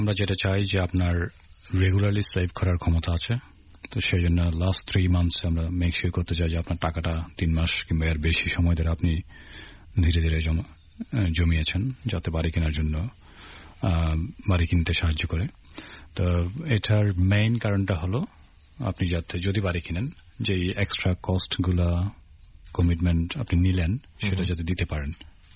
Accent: Chittagong, Chittagong Division, Bangladesh; আমি অনেক শহরে গেছি কিন্তু যেহেতু চিটাং আমি বড় হয়েছি, সবসময় চিটাংয়ের প্রতি একটা আলাদা টান আছে, এবং বেশিরভাগ বন্ধুও কিন্তু চিটাংয়ে

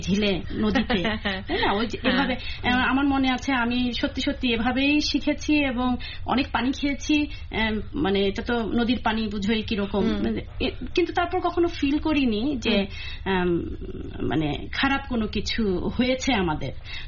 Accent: Bangladesh; moved away; আমরা যেহেতু বাংলাদেশে বড় হয়েছি

